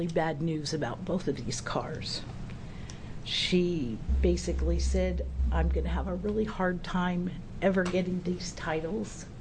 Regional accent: Oregon, United States; I'm from Lane County. I live in Vida, Oregon, which is east of Eugene.

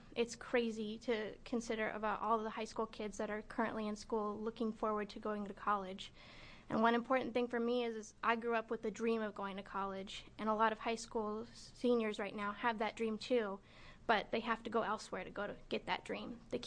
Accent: Redmond, Oregon, United States; I was born in Deschutes County in 1997 and grew up in Redmond, Oregon with my father, where I attended Tumalo Community School and Mountain View High School.

